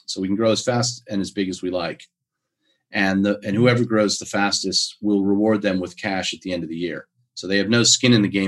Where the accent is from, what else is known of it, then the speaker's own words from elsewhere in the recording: United States; accent: American; now in Australia; listening to me, my accent's American, but I've been in Australia for 27 years.